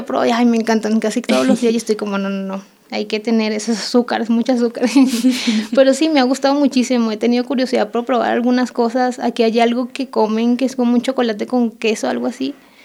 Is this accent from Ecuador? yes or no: no; Venezuela; moved away; soy migrante y soy de Venezuela